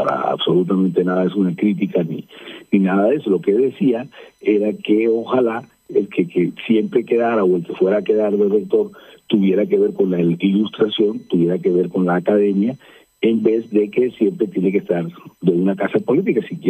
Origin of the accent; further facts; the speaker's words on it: Barranquilla, Atlántico, Colombia; la haré como barranquillero